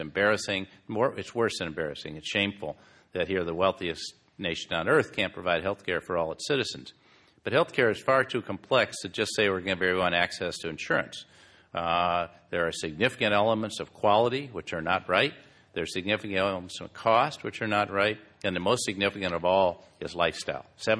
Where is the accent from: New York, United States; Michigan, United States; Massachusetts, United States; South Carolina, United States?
Michigan, United States; I grew up in Michigan.